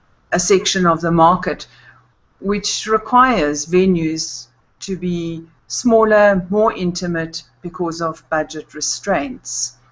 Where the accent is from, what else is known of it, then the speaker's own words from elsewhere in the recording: Johannesburg, Gauteng, South Africa; I am from Johannesburg, South in South Africa